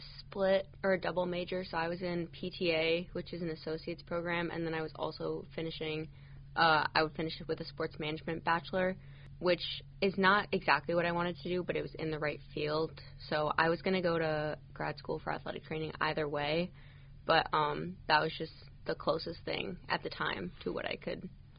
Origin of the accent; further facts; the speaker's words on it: La Crosse, Wisconsin, United States; I'm a junior at Lake State. I'm from La Crosse, Wisconsin.